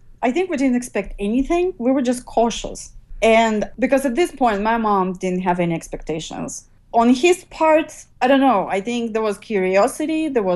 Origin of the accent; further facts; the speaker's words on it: Lithuania; born there; English is a second language; Back home, well, I was born in the Soviet Union, so mm-hmm. we didn't have much, and our stores didn't look the way American stores look, mm-hmm. and material things were not important. So when the Soviet Union collapsed and then Lithuania became independent